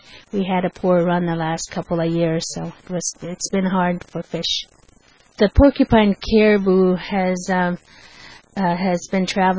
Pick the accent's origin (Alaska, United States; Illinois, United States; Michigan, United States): Alaska, United States; Fort Yukon; I'm a Kuchin Indian. I was born and raised in Fort Yukon, Alaska